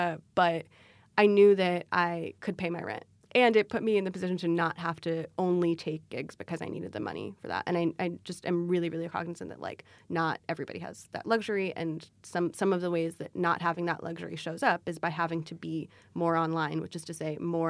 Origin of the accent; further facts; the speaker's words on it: Ethiopia; first language Amharic; English is a second language; interviews that I had done in Amharic, which is technically my first language, but which I don't speak certainly with, like, I don't speak as well as I speak English.